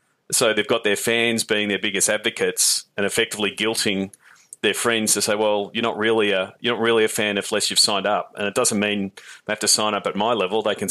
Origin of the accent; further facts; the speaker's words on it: Melbourne, Victoria, Australia; I come from Melbourne